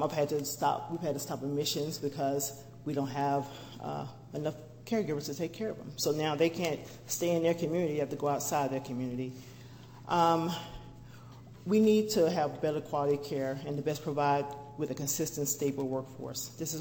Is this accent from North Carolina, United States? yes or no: no; Minnesota, United States; As a Minnesotan living longer